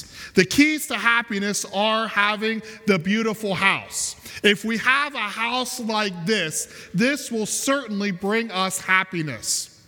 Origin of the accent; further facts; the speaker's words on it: Pennsylvania, United States; I'm a boy from Pennsylvania, and I grew up in central PA, and we didn't have a whole lot of lakes, and I didn't really grow up around boats.